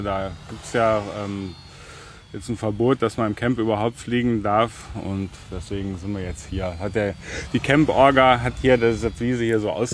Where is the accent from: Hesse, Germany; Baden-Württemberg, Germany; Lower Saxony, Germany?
Baden-Württemberg, Germany; Karlsruhe; Ich bin aus Karlsruhe.